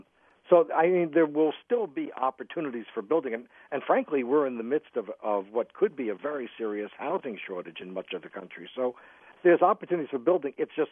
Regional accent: New York, United States; as a young boy growing up in New York, I remember watching 6th Avenue, which to those of you who are not from New York, is known as Avenue of the Americas

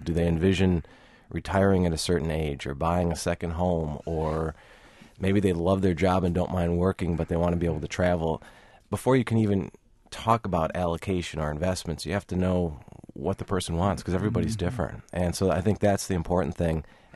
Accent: Madison, Wisconsin, United States; Right. Born and raised in Madison here.

